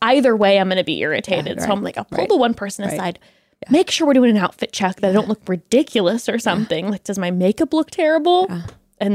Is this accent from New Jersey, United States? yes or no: no; Palm Springs, California, United States; That's my hometown.